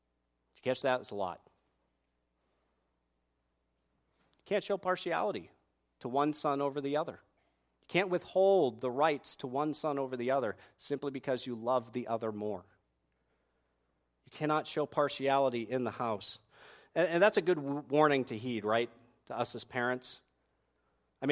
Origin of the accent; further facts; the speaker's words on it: New England, United States; I'm from New England. We say it like it is.